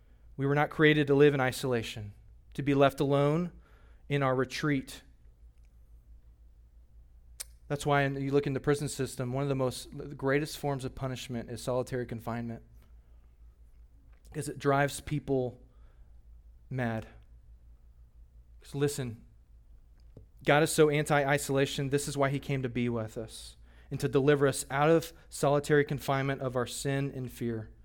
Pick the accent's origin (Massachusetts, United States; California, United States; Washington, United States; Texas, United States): Texas, United States; Katy; I grew up in a subdivision, I'll close with this, called Town Park. It's right, I grew up in Katy, and there's a the school was right there, and we had a great childhood out there in the burbs.